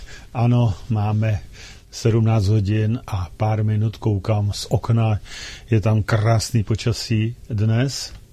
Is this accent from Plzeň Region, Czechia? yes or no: yes; Příšov, Plzeň Region, Czechia; born there; v obci Příšov, která je opravdu maličká celkem. Nicméně je to tam pěkné a prostě chtěl jsem, je to mé rodiště mimochodem